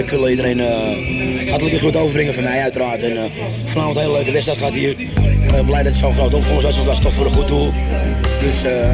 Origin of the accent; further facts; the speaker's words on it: Amsterdam, North Holland, Netherlands; vooral als je als Amsterdammer in Rotterdam staat, ben ik al zeer trots.